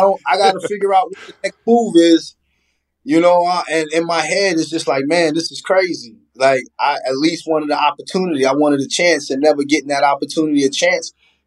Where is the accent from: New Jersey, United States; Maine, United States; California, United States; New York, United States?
New York, United States; Long Island; I can't speak on that because I'm from Long Island. I didn't start playing city ball until college when I really started going uptown